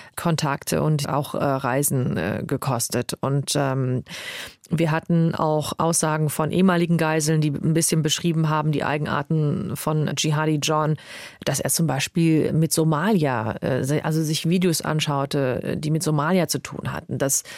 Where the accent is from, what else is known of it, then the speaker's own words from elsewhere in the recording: Morocco; now in Germany; Aber ich bin eben in Marokko bei einer Frau aufgewachsen, meiner Großmutter